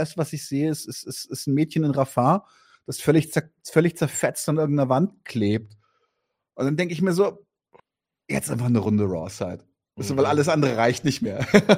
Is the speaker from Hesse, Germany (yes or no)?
no; Bavaria, Germany; ich bin in Bayern am Land groß geworden